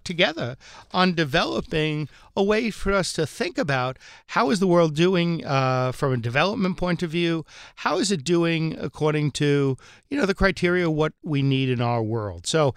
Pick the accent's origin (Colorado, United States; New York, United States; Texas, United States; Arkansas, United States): New York, United States; Bronx; I'm from the Bronx too.